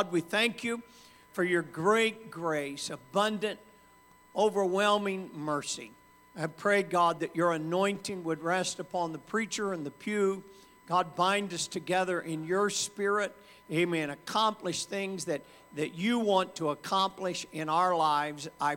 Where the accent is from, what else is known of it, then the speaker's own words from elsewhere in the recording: Georgia, United States; I'm from Georgia, so I think I get to do that.